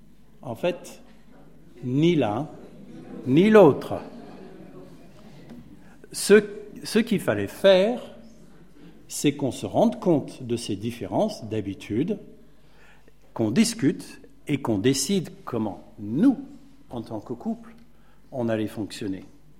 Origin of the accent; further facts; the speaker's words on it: United States; Jeannette est anglaise et moi, je suis américain.